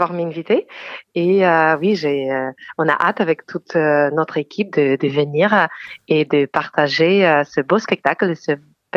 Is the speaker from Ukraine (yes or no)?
yes; Ukraine; moved away as an adult; now in France; je viens d'Ukraine, donc je vis toute ma vie en Ukraine et je vis en France depuis 8 ans.